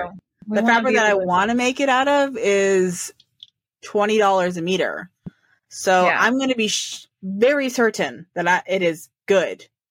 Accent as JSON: {"language": "English", "country": "Canada", "said": "And when you're like, as a Canadian, for some reason there's this like stigma that like what's over the border is scary."}